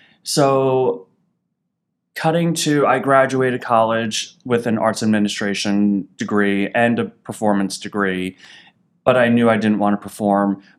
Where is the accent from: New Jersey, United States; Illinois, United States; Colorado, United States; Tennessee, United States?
New Jersey, United States; Northern Jersey. So I'm a Jersey boy.